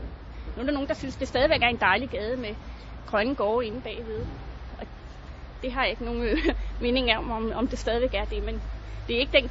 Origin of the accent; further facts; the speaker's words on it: Copenhagen, Capital Region of Denmark, Denmark; det lokale stof i romanen, det er så blevet min opvækst her i Nansensgade.